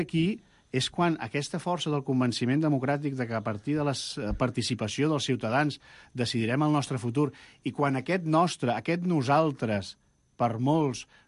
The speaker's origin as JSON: {"language": "Catalan", "region": "Catalonia", "country": "Spain", "said": "el que jo considero que és el meu poble, que no és Espanya, que és Catalunya"}